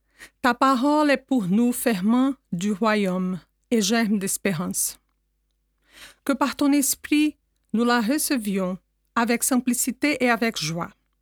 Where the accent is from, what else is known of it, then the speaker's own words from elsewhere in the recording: Brazil; Permettez-moi de vous partager un souvenir de mon enfance au Brésil